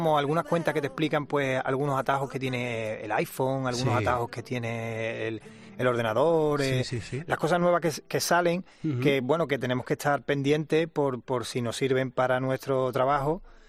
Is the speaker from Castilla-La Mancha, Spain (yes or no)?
no; Jerez de la Frontera, Andalusia, Spain; he tenido que contar con profesionales de mi tierra, de Jerez de la Frontera